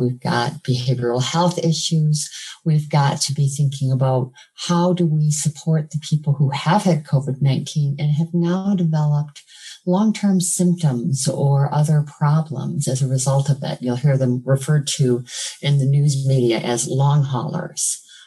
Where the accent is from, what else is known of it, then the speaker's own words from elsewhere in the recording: Michigan, United States; When we look at what's going on in Michigan, which is my home state, by the way